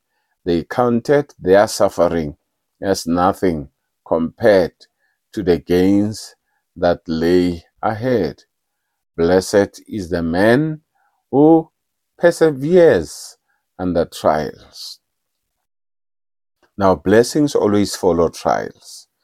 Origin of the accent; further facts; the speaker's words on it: South Africa; Well, I'm a South African.